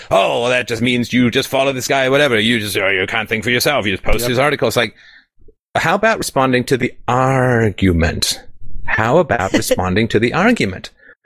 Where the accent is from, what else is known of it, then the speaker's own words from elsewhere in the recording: Canada; I'm from Canada, so Ski Hills are my middle name.